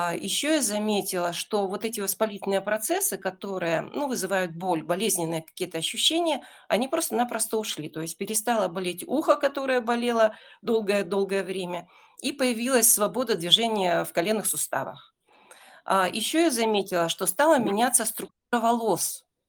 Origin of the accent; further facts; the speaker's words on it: Irkutsk, Irkutsk Oblast, Russia; я из Иркутска, мне 64 года.